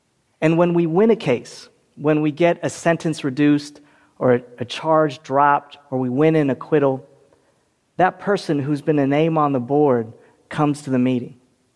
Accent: California, United States; in my home state of California, it costs $60,000 to house someone in the California prison system.

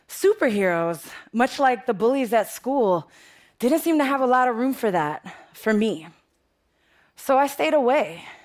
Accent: Bronx, New York, United States; Like I said, I'm from the Bronx, and the Bronx is tough.

